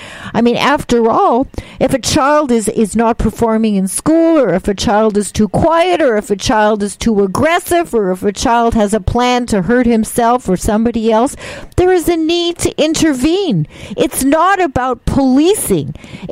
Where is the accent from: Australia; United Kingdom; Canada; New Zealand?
Canada; you know that I'm Canadian. Of course, I have dual citizenship